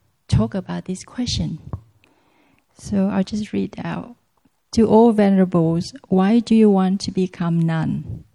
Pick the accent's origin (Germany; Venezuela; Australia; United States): Australia; Sydney, New South Wales; I was from Sydney